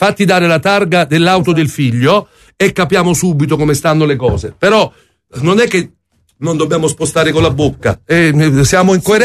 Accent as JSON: {"language": "Italian", "town": "Naples", "region": "Campania", "country": "Italy", "said": "Io sono un napoletano orgoglioso."}